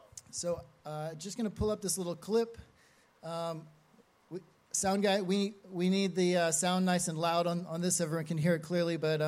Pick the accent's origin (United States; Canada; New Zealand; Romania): New Zealand; Manukau, Auckland; So we've come down from Auckland. We hail from South Auckland in Manukau District.